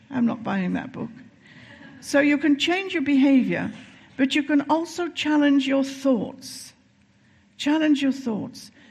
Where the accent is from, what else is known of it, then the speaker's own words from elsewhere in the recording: Wales, United Kingdom; I do it myself sometimes because I'm Welsh and I tend to tip into hiraeth and hoel very quickly.